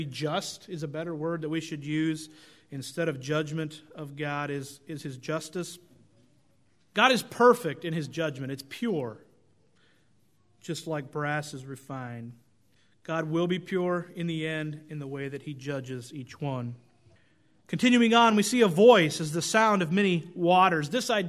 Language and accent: English; Oregon, United States; Growing up in Oregon, we often went to the Pacific Ocean